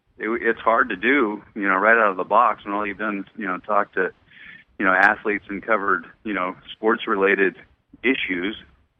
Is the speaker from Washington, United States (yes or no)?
yes; Seattle, Washington, United States; I grew up in Seattle, massive sports fan like you, you know, just, you know, this is my vernacular, you know, I grew up with this.